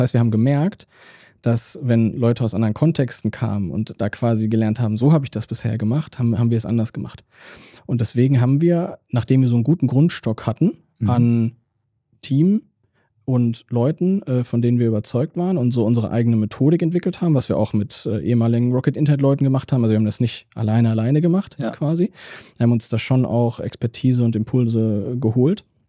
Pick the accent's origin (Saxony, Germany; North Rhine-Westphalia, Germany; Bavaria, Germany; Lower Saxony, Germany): North Rhine-Westphalia, Germany; Bielefeld; Und ich war jetzt nicht nur die letzten 8 Jahre wieder in Bielefeld, sondern ich bin auch Bielefelder.